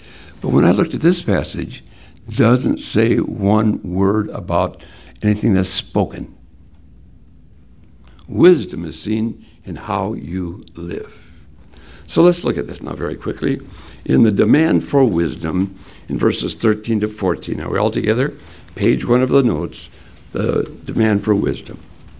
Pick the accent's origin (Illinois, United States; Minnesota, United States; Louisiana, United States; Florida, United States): Minnesota, United States; Hinckley; when I grew up in Hinckley, Minnesota, that's what we all called it. It was broken. It controlled power. My early years were on the farm.